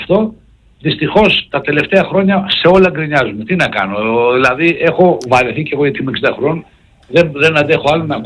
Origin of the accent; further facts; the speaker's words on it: Athens, Attica, Greece; επειδή εγώ κατάγομαι και από Αθήνα, είμαι Αθηναίος